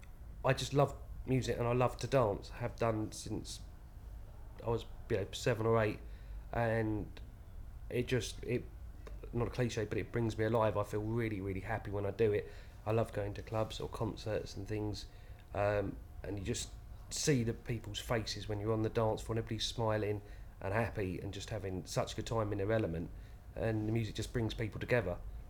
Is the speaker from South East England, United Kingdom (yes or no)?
yes; Hove, South East England, United Kingdom; I'm from Hove in East Sussex and I'm 35.